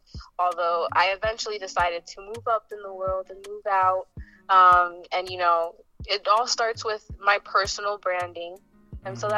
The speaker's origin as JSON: {"language": "English", "region": "Connecticut", "country": "United States", "said": "as you introduced me, and I'm from Connecticut."}